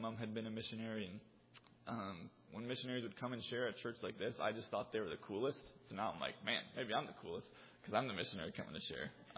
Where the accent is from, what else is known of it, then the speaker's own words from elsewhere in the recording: Winnipeg, Manitoba, Canada; I grew up here in Winnipeg in the city.